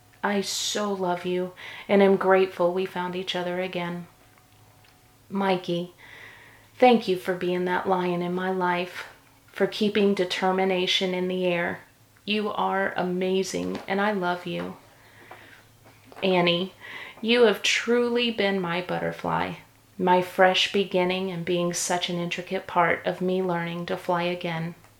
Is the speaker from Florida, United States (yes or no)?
yes; Jacksonville, Florida, United States; also born or lived in St. Petersburg, Florida; I was born in St. Petersburg, Florida, but was raised in Jacksonville, Florida. I was around 4 when we moved there. We lived in an apartment complex that rested on the banks of the St. Johns River.